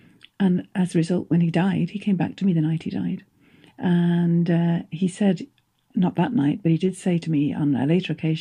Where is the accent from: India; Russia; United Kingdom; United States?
United Kingdom; Peterborough, East of England; And I grew up in Peterborough, the cathedral city.